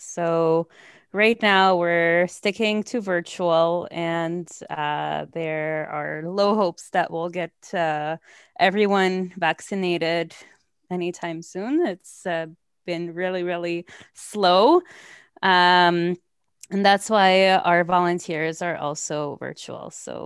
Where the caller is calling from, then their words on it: Toronto, Ontario, Canada; Hi, I'm calling in from Toronto.